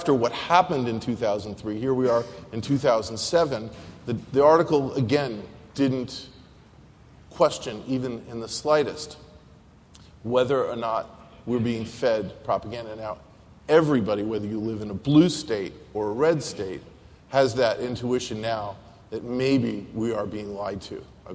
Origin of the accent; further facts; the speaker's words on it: New York, United States; Growing up with NPR, I grew up with the New York Times. I'm from New York originally.